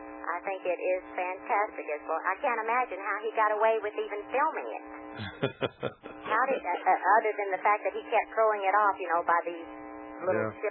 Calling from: Phoenix, Arizona, United States; from Phoenix.

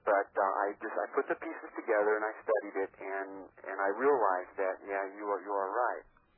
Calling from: Austin, Texas, United States; I'm calling from Austin, Texas.

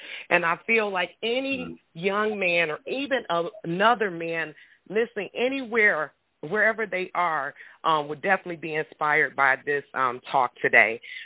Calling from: Detroit, Michigan, United States; from Detroit.

